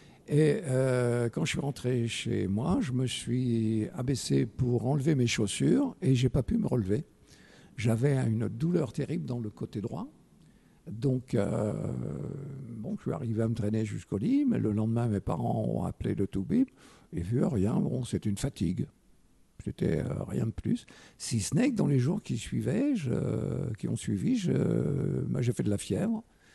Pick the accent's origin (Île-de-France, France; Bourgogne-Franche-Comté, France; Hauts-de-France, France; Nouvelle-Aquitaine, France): Hauts-de-France, France; moi je suis originaire du Nord, papa ouvrier, maman à la maison, comme c'était beaucoup le cas.